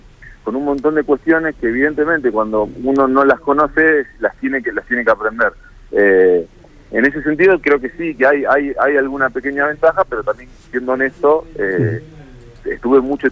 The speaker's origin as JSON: {"language": "Spanish", "town": "Esperanza", "region": "Santa Fe", "country": "Argentina", "tie": "born or raised there", "said": "yo nací en Santa Fe y viví mucho tiempo en Esperanza"}